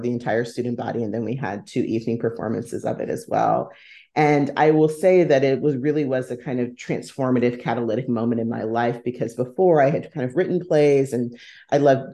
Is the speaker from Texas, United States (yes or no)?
yes; Houston, Texas, United States; also born or lived in Atlanta, Georgia; Yes, well, I was raised in the great state of Texas, in Houston, Texas, but was born and went to college in Atlanta, Georgia, which was a really wonderful place to come of age as an artist.